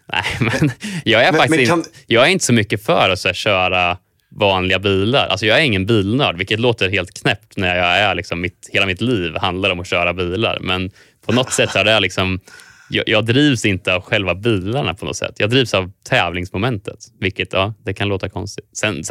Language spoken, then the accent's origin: Swedish; Kumla, Örebro County, Sweden; allting började egentligen med att jag växte upp i Kumla